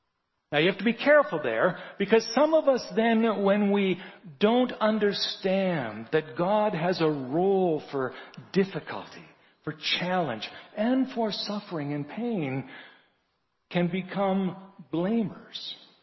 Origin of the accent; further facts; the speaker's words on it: Regina, Saskatchewan, Canada; now in Kelowna, Canada; I wanted to be a hockey player. I grew up in Regina.